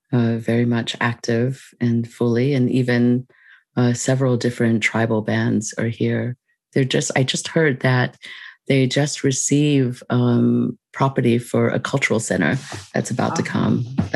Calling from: San Francisco, California, United States; I'm calling from the Romatush Ohlone unceded land of San Francisco.

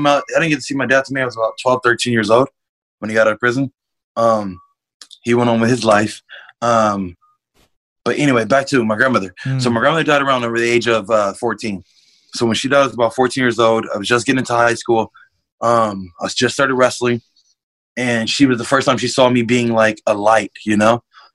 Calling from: Rialto, California, United States; I'm right now, I'm in Rialto, you know what I mean? But San Bernardino, as most niggas know it, you know what I mean? We in the slums of the slums. I'm in the hood.

